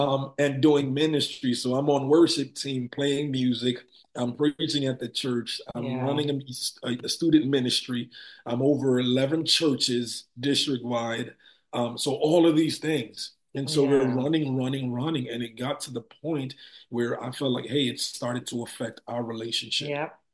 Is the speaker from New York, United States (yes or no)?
yes; New York City, New York, United States; Migrated to the United States. And so we grew up in the Bronx in New York. So I was there 23 years, 23, almost 24 years of my life.